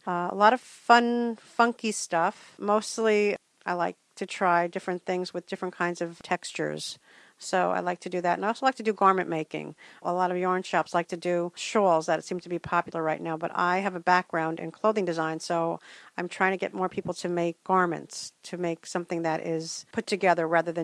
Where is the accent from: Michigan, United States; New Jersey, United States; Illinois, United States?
New Jersey, United States; Roselle; I grew up in Roselle, and this is like home to me. This is like a backyard to me, even though I don't live around here anymore.